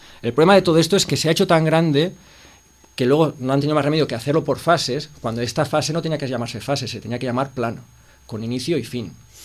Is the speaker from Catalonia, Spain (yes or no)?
yes; Sitges, Catalonia, Spain; Claro, yo soy de Sitges, pero no vivo mucho por aquí, pero mis padres sí.